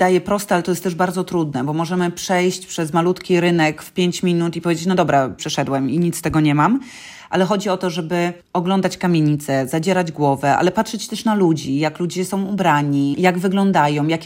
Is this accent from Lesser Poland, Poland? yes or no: no; Lower Silesian Voivodeship, Poland; Ja jestem z Dolnego Śląska, więc tych miasteczek z niesamowitymi historiami jest mnóstwo.